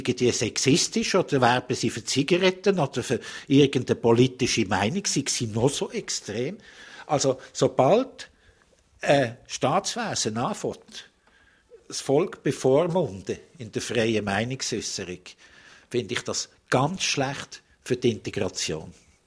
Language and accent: German; Switzerland; Man ist halt als Schweizer eher ein bisschen zurückhaltend.